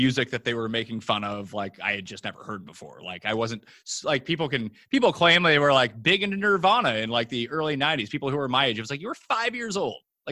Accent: Canada; being and growing up in Canada

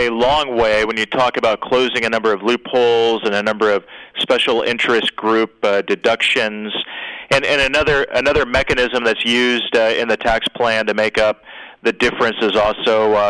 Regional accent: Indiana, United States; Senator Joe Donnelly from my home state was on stage with President Trump in Indianapolis

